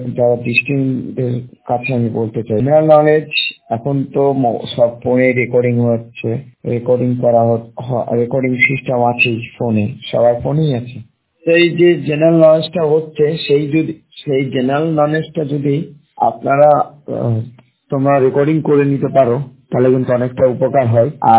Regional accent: Murshidabad, West Bengal, India; আমার বাড়ি মুর্শিদাবাদ।

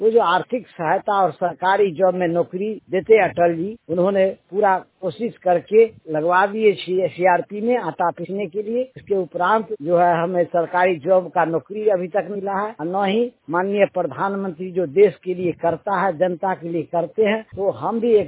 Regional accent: Bihar, India; ग्राम पंचायत बाजू बम्बैया, खंड जिला समस्त बिहार का रहने वाला हूँ।

